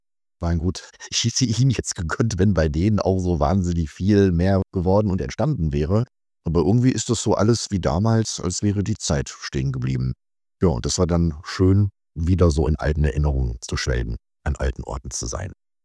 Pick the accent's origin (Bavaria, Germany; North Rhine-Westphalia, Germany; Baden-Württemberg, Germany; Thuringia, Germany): North Rhine-Westphalia, Germany; Oberhausen; born there; Am meisten hat mich entsetzt, in meiner Geburtsstadt Oberhausen die Innenstadt zu sehen.